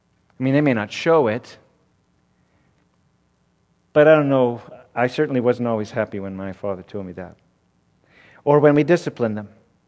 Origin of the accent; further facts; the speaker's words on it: Canada; I was raised in Canada, remember